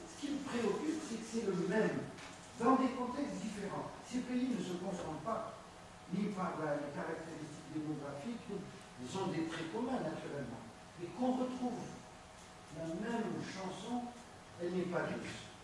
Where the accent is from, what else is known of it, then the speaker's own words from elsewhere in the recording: Algeria; Moi, je suis algérien, je peux vous dire, on ne peut pas confondre l'Algérie et le Maroc.